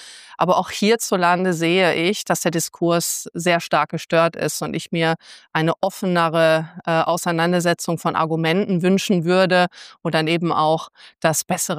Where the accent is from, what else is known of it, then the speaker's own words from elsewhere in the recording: Harsewinkel, North Rhine-Westphalia, Germany; also born or lived in Gütersloh; Es ist tatsächlich mein Geburtsort. Ich komme aus Gütersloh. Ich bin aufgewachsen in Harsewinkel.